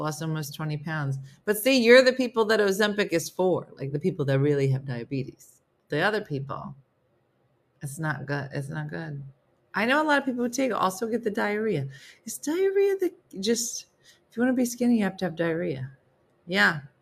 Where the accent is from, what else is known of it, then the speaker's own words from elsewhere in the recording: Manitoba, Canada; I'm from Manitoba, Canada. Can't get more prairie than that.